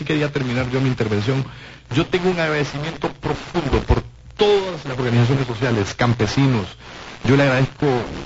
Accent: Honduras; Yo soy hondureño, quiero mi país, quiero lo mejor para mi patria

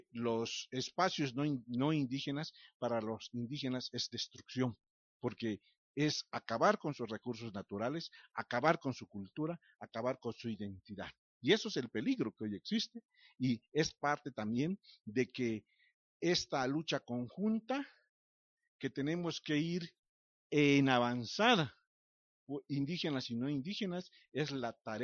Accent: Mexico; como mexicanos, mexicanas, pueblos indígenas y no indígenas

